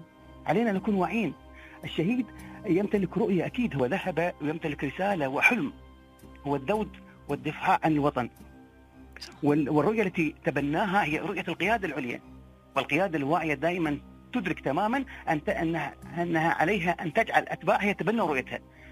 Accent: United Arab Emirates; وكلنا لك يا بلادي الإمارات

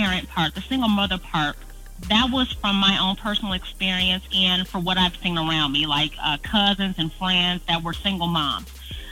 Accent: Chicago, Illinois, United States; I'm from Chicago

